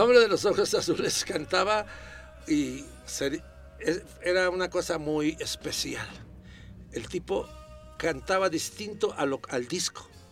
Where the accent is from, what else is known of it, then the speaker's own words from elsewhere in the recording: Mexico; En segundo, somos mexicanos, aquellos son cubanos.